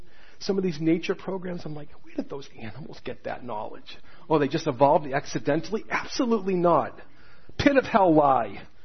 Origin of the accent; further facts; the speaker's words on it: Hanson, Massachusetts, United States; I grew up in Hanson. My dad's here today.